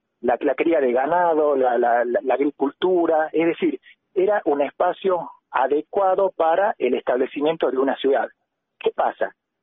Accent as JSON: {"language": "Spanish", "country": "Argentina", "said": "quienes somos argentinos de varias generaciones, tenemos necesariamente nuestra sangre, sobre todo quienes vivimos en el noreste argentino, sangre indígena y sangre negra."}